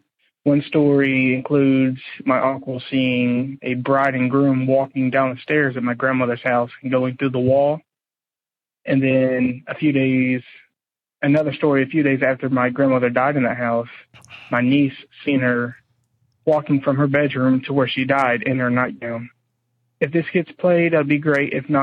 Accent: Indiana, United States; I'm from Indiana.

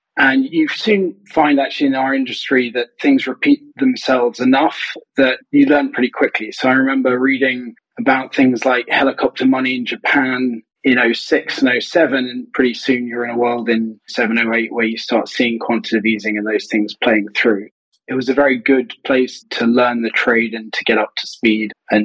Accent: England, United Kingdom; But growing up in England and through the English system, and reading history at Oxford

